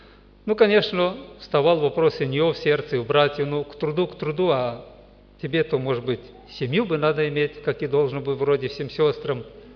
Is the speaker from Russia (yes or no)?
no; Moldova; Я из Молдавии